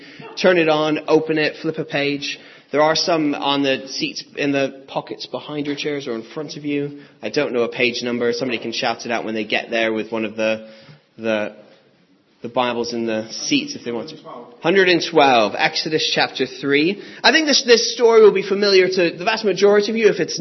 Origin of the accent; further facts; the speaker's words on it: United States; now in United Kingdom; No, I'm originally from the States. I've been here for a while, but yeah, I'm from the States.